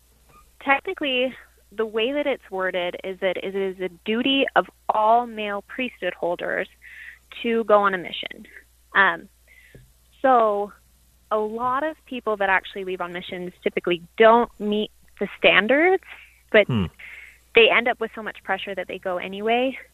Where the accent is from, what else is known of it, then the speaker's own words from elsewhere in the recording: Utah, United States; Yep. Yeah, I'm glad I grew up in Utah, because I've heard outside of Utah they have to get up at 4:30 in the morning.